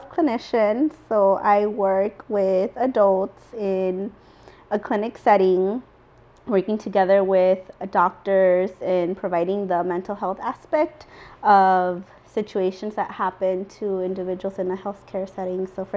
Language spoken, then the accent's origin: English; Los Angeles, California, United States; I am from South LA, but my roots are from Puebla, Mexico.